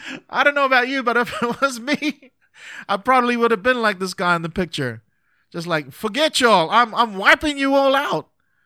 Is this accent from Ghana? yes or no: no; Texas, United States; accent: Texas; I know y'all are laughing at my Texas accent, right?